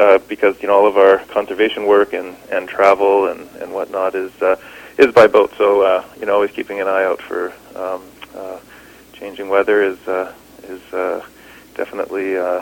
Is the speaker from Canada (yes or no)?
yes; Victoria, British Columbia, Canada; I grew up in Victoria.